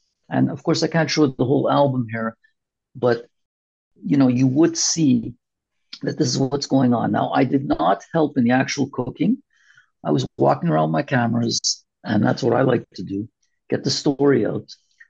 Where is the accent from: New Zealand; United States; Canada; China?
Canada; I explained that I am from Canada, though I am Israeli